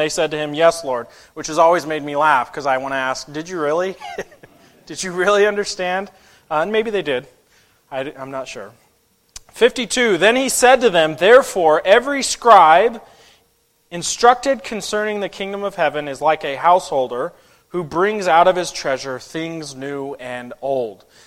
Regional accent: Utah, United States; I was born and raised in Utah, and they have a statement that says that who God is, we may someday become.

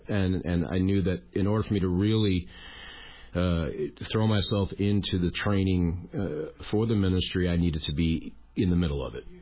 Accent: New York, United States; growing up in Western New York, why Southern Seminary? Well, in God's providence, we moved to Virginia in 1998.

